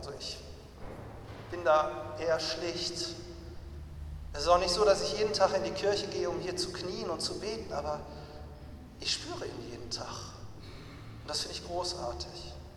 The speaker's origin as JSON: {"language": "German", "town": "Wuppertal", "region": "North Rhine-Westphalia", "country": "Germany", "tie": "born or raised there", "said": "durch die Innenstadt von Wuppertal gegangen, ich bin da in der Gegend groß geworden"}